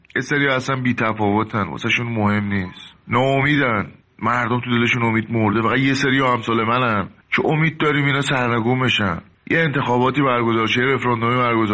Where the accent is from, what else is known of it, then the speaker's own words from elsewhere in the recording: Iran; اصالتا ترکم ولی خودم ایرانی میدونم، ایرانی ایرانی، عاشق کشورمم